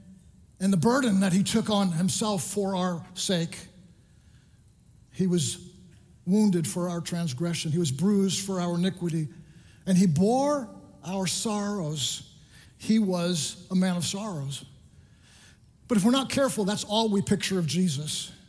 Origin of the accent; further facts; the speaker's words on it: Long Island, New York, United States; we grew up in Long Island and we went to Bethpage Assemblies of God